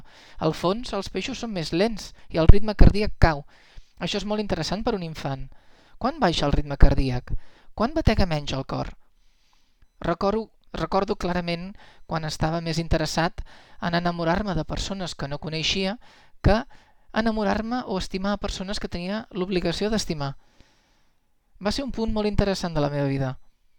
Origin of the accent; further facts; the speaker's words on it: Belgium; i també a Bèlgica, d'on sóc jo